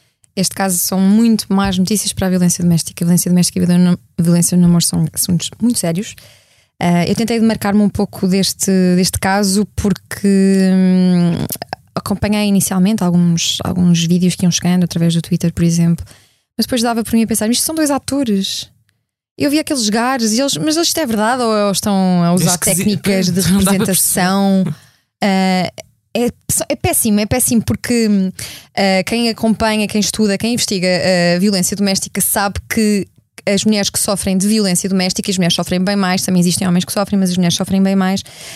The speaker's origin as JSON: {"language": "Portuguese", "region": "Leiria", "country": "Portugal", "said": "quando estive lá, sou de Leiria"}